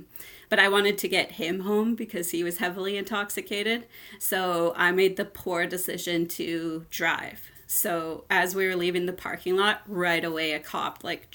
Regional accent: Vancouver, British Columbia, Canada; also born or lived in Nanaimo; I was born on Vancouver Island in Nanaimo, British Columbia. I moved to East Vancouver with my mom and my stepdad, and that's growing up in the city.

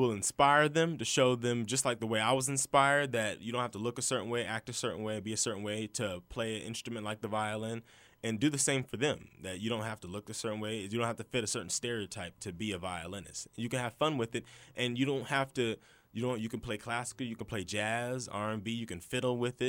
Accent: Charleston, United States; Even in my hometown of Charleston, it just saddens me

